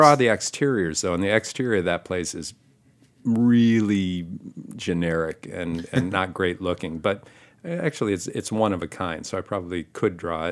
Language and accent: English; Michigan, United States; my dad was an owner of a restaurant and a saloon in my hometown in Michigan